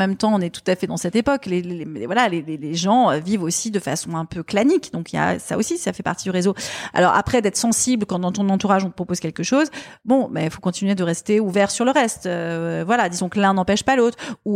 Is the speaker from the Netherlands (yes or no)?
yes; Netherlands; also born or lived in Germany; j'ai grandi en Hollande et puis j'ai grandi en Allemagne aussi.